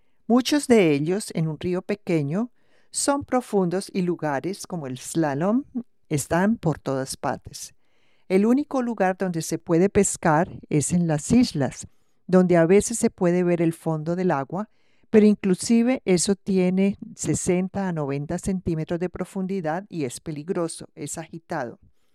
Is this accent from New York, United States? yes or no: no; Underwood, Washington, United States; vivo en Underwood, Washington. Y soy nativo de esta parte del país. Viví aquí toda mi vida. Nací y crecí aquí. Siempre he vivido río arriba y río abajo.